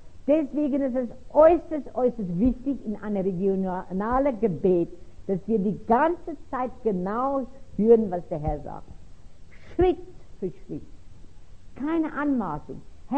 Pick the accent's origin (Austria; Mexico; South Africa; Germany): South Africa; Pretoria, Gauteng; German is a second language; ich komme aus der Stadt Pretoria in Südafrika. Und das war immer bekannt als die Apartheid-Stadt.